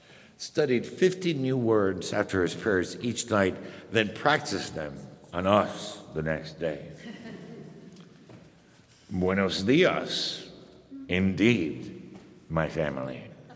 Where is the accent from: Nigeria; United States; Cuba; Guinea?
Cuba; also born or lived in Guatemala; I've lived in Guatemala. I'm from Cuba. I have a different perspective than many Americans do.